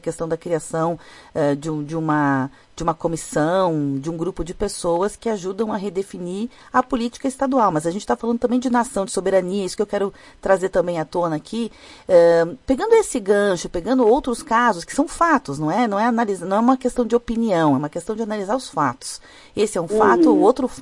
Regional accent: Brazil; Nós acompanhamos, enquanto brasileiros, todas essas polêmicas envolvendo.

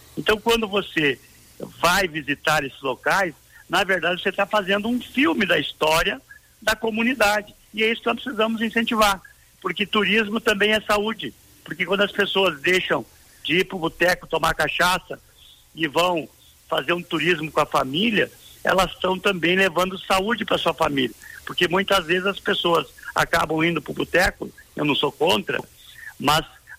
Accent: Soledade, Rio Grande do Sul, Brazil; Então, vamos lá, eu sou lá de Soledade

